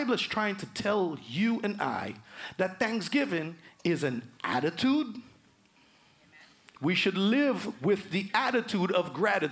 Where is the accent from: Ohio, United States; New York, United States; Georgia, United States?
New York, United States; I grew up in New York, but thank God I've never had to, you know, fight to defend myself